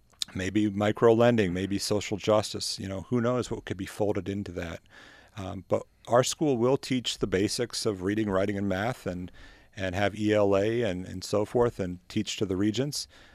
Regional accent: Albany, New York, United States; born there; also born or lived in Rochester; I was born in Albany, but I for most of my adulthood, I've lived in Rochester.

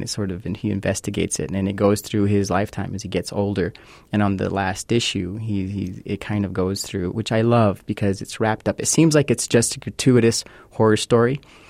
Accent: El Paso, Texas, United States; I'm from El Paso.

